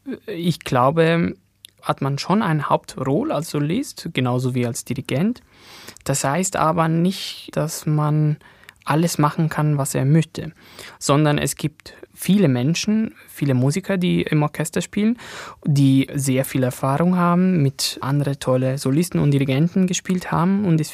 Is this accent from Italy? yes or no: yes; Italy; Vielleicht als Italiener noch mehr, weiß ich das nicht